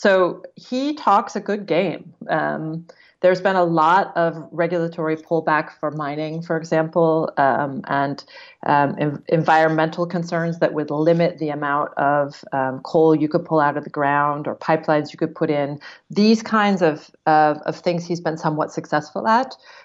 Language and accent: English; Oregon, United States; Or shooting a gun in my hometown. I'm from Oregon originally.